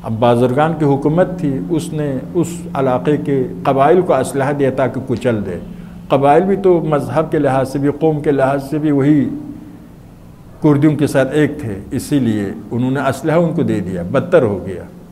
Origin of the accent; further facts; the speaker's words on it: Najaf, Najaf Governorate, Iraq; وہاں پر ایران عراق میں نہیں تھا، میں تو نجف میں میرا بچپن لڑکپن گزرا ہے.